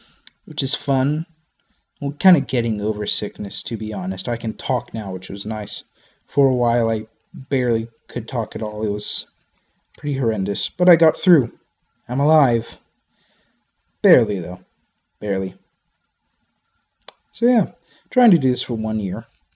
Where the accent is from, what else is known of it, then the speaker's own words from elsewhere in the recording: United States; I live in America, so I'm American.